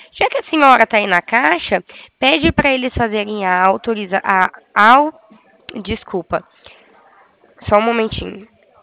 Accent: Bebedouro, São Paulo, Brazil; nós somos de Bebedouro, São Paulo.

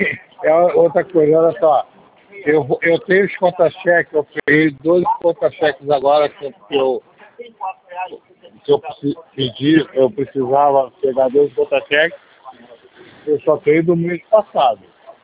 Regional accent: Rio de Janeiro, Brazil; eu sou de Vila Isabel, conheço. Eu surfo no Recreio e moro em Vila Isabel.

